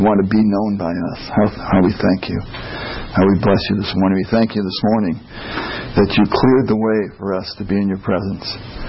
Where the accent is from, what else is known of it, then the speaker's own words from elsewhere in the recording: California, United States; So, I'm originally from California.